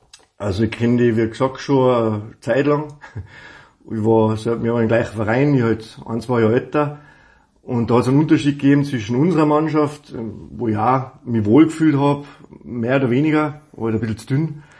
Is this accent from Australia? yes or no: no; Austria; bei uns in Österreich